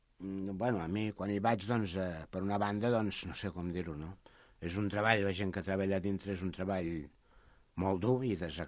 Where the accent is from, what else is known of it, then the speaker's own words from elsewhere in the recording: Montcada, Catalonia, Spain; jo sóc de Montcada